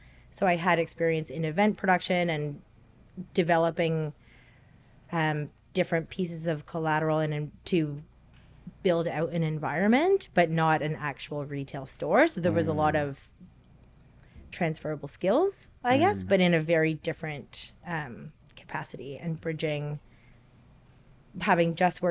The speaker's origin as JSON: {"language": "English", "town": "Hamilton", "region": "Ontario", "country": "Canada", "tie": "born or raised there", "lives_now": "Toronto, Canada", "said": "I grew up in Hamilton, enough. But I moved to Toronto when I was in 2004."}